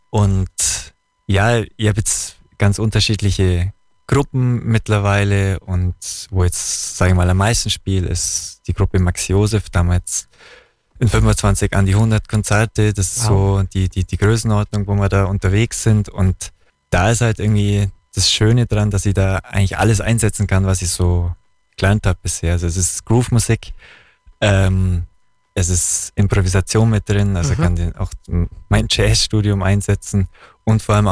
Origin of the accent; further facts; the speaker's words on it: Bavaria, Germany; Aber bei uns im Allgäu gibt's viel so Blechmusiken